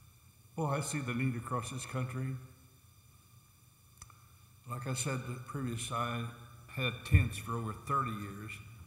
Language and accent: English; Oklahoma, United States; born there; And I'm a country boy. I was born in Oklahoma, where you got a lot of space, plus a lot of storms.